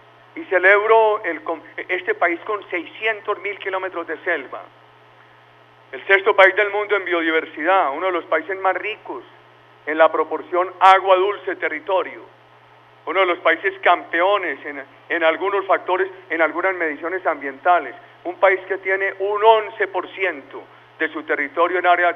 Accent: Colombia; Sector que tiene todo el porvenir en nuestra patria.

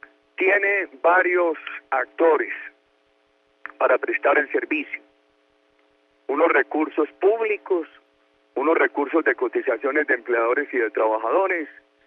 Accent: Colombia; como cualquier colombiano puede, tiene el derecho a decir lo contrario

